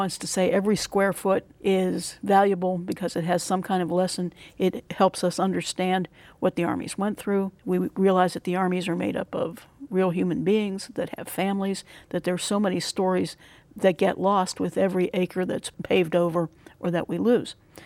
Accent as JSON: {"language": "English", "region": "Northern United States", "country": "United States", "said": "I'm arguing from the fact that I'm a Northerner or anything of the sort."}